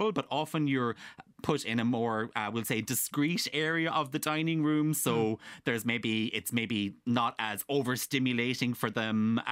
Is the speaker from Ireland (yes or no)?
yes; Castlemartyr, Munster, Ireland; So I'm from Castlemartre, as you know, and the hotel is kind of near where I live